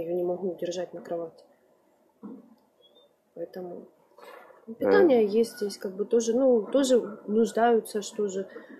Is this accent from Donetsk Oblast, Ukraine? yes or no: yes; Horlivka, Donetsk Oblast, Ukraine; moved away; Мы с Горловки приехали. Сидели до 8 ноября под бомбежками. Пол-лета прожили в бомбоубежище.